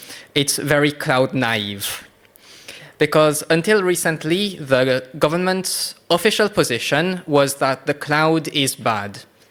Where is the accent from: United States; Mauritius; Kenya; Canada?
Mauritius; Well, I'm from Mauritius, and this project, which I'm talking about, is mainly Mauritius-based.